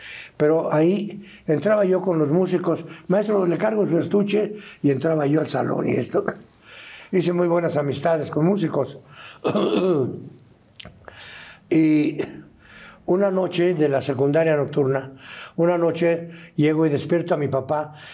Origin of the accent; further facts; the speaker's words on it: Cuernavaca, Morelos, Mexico; de niño en Cuernavaca estaba yo estudiando piano y tenía mi método y todo.